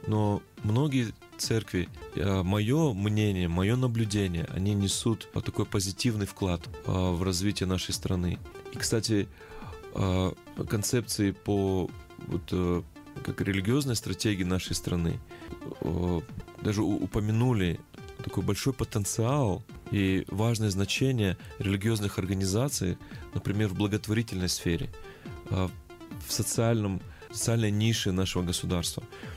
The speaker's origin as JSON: {"language": "Russian", "country": "Kyrgyzstan", "tie": "born there", "said": "Я родился в Кыргызстане и очень благодарен Богу, что я родился в такой прекрасной стране."}